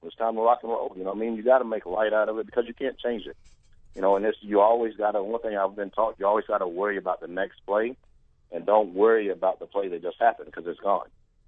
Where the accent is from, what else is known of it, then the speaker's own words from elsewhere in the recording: Kentucky, United States; also born or lived in Columbus, Georgia; Yeah, no, I was born and raised in Kentucky. Actually, my mom got stationed in Fort Benning. That was actually the only time I went to Columbus, Georgia, was for those my 10th, 11th, and 12th grade year